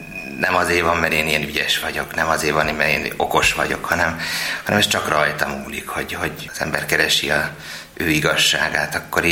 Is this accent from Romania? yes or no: no; Győrzámoly, Győr-Moson-Sopron, Hungary; Igen, egy pici faluban nőttem föl Győrzámolyon